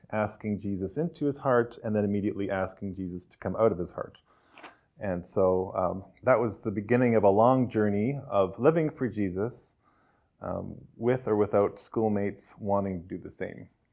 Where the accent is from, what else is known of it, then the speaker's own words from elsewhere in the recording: Kamloops, British Columbia, Canada; born there; I was born in Kamloops in 1977 into a Christian home.